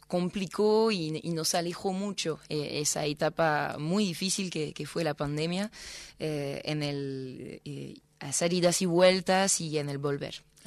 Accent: the North, France; Spanish is a second language; Ch'ti es una palabra que designa a los habitantes de mi provincia. Yo soy Ch'ti.

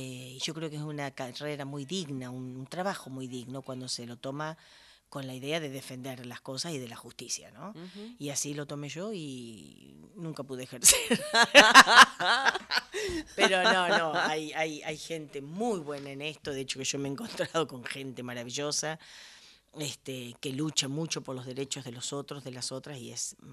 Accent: Buenos Aires, Argentina; born there; Capital Federal. Lo que pasa es que la gente cree, como yo arrastro las R y más o menos, entonces la gente dice, está minada, provinciana. Pero nací en la maternidad del Hospital Italiano.

